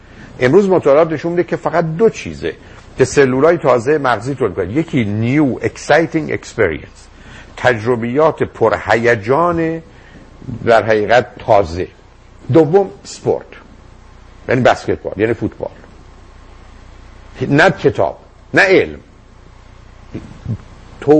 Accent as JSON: {"language": "Persian", "country": "Iran", "said": "من چون ایرانیم"}